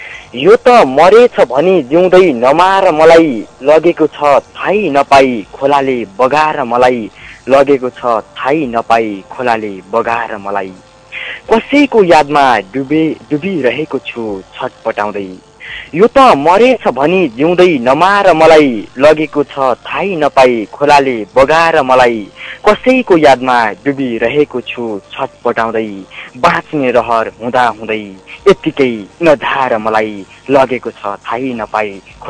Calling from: Koshi Province, Nepal; म यता सङ्खुवा सभाको बानिसहरूदेखि

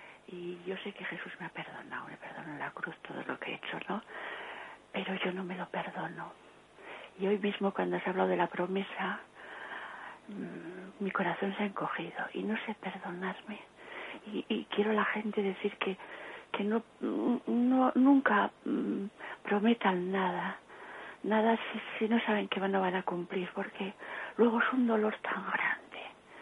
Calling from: Bilbao, Basque Country, Spain; de Bilbao.

